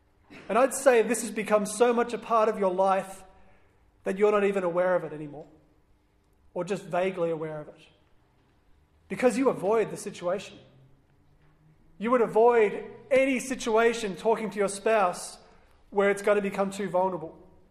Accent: Perth, Western Australia, Australia; particularly growing up in Perth where the beach culture is huge and everyone surfs.

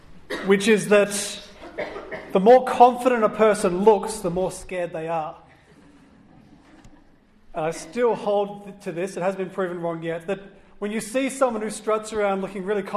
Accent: Perth, Western Australia, Australia; particularly growing up in Perth where the beach culture is huge and everyone surfs.

